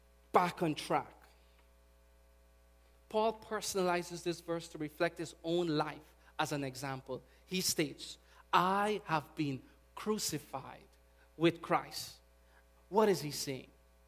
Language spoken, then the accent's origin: English; Guyana; I do have an accent. I'm from Guyana.